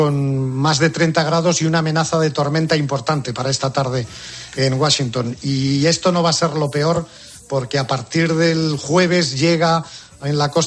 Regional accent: Vigo, Galicia, Spain; Ay, por favor, no me hables de mi pueblo.

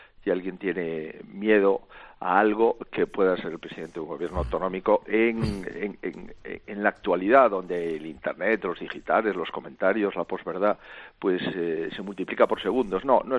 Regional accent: Galicia, Spain; Le aseguro que en mi tierra, en Galicia, esto es absolutamente incompatible.

